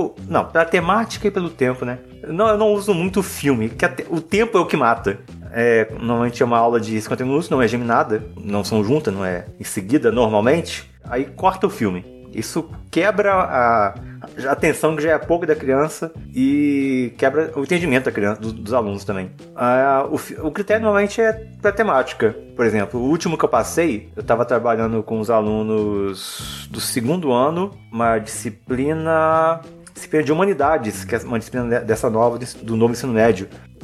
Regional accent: Rio de Janeiro, Brazil; Era próximo aqui da minha cidade, né, que eu sou do interior do Rio, pertinho daqui, 300 quilômetros.

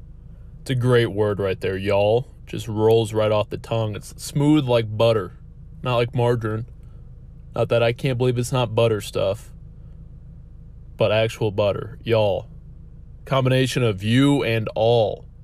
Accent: Texas, United States; now in Nebraska, United States; I'm from Texas originally and I use y'all pretty regularly. When I came up here to Nebraska, I felt like I was getting made fun of for it.

